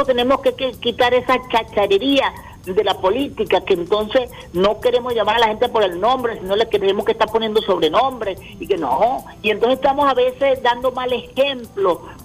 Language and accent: Spanish; Venezuela; nosotros, porque somos venezolanos y venezolanas todos